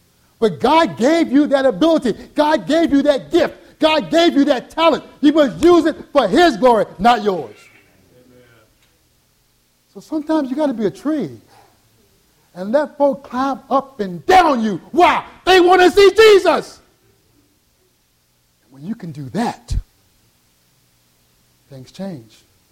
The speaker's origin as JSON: {"language": "English", "region": "the South", "country": "United States", "tie": "born or raised there", "said": "Now, I grew up in the South. I grew up in the hood."}